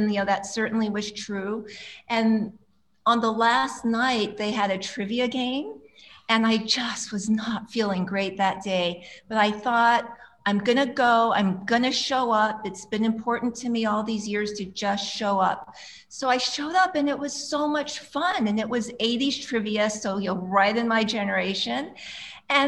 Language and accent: English; Hawaii, United States; You know, I grew up in Hawaii. Yep. And so I'm definitely an island girl.